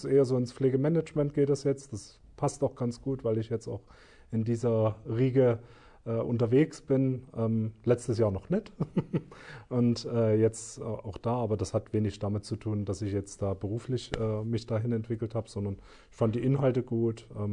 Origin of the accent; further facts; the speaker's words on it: Dresden, Saxony, Germany; ich bin in Dresden aufgewachsen, habe da auch mein Examen noch gemacht an einem städtischen Klinikum